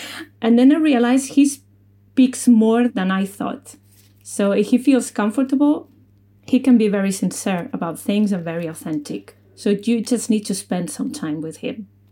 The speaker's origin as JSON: {"language": "English", "country": "Spain", "tie": "born or raised there", "second_language": "English", "said": "Yeah. Actually, one of my first memories of cycling actually is, well, I can say the first memory is Pedro Delgado winning his tour in 1989, I think."}